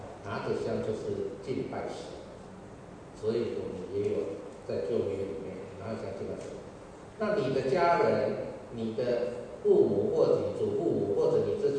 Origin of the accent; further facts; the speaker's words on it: Taiwan; 因为我从小在台湾长大的时候，我们从小就跟伯父行三鞠躬礼啊